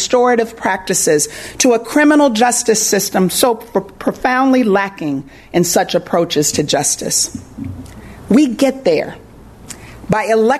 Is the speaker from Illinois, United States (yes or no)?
yes; Illinois, United States; as someone born and raised on the South Side.